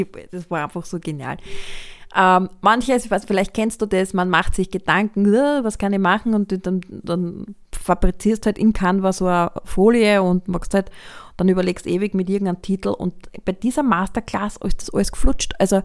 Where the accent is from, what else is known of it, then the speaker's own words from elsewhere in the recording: Lower Austria, Austria; Ich komme aus dem Weinviertel und von daher wissen wir, Weintrauben wachsen bei uns im September, Oktober.